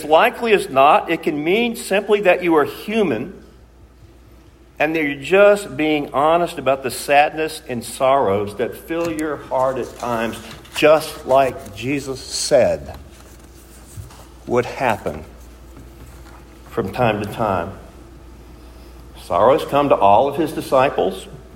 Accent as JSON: {"language": "English", "region": "Virginia", "country": "United States", "also_born_or_lived": "Mississippi", "said": "I actually claim dual statehood, Virginia, my home state, and Mississippi, where I've spent most of the rest of my days."}